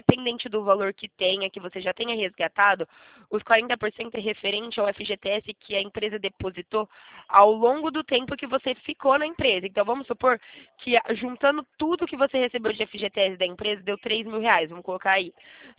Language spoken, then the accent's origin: Portuguese; Presidente Prudente, São Paulo, Brazil; eu sou de Presidente Prudente, eu sou aqui do interior de São Paulo.